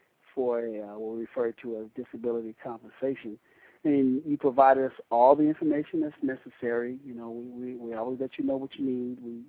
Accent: Detroit, Michigan, United States; moved away as an adult; also born or lived in Los Angeles; now in California, United States; I'm originally from Los Angeles, migrated to Detroit, grew up, spent most of my years in Detroit, and joined the Marine Corps a while back, and they brought me back out to California.

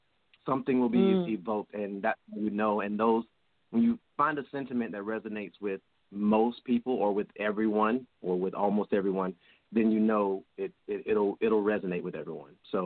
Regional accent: Georgia, United States; I'm from Georgia, born and raised.

